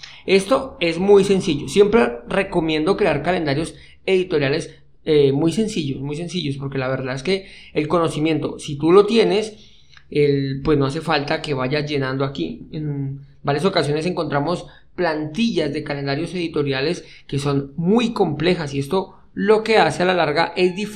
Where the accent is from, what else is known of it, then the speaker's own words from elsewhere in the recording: Colombia; Muchos saben pues que soy colombiano.